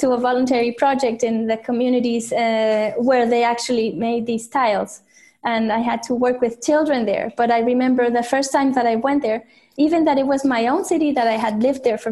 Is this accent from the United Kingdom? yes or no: no; Saltillo, Coahuila, Mexico; I grew up in Saltillo, but it's a city near Monterrey.